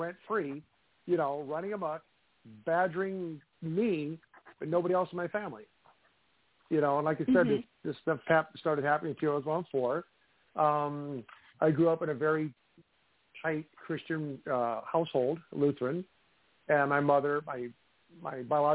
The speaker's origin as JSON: {"language": "English", "region": "Midwest", "country": "United States", "tie": "born or raised there", "said": "Growing up in the Midwest, living in, you know, old homes, it is kind of ironic that … means old house in English."}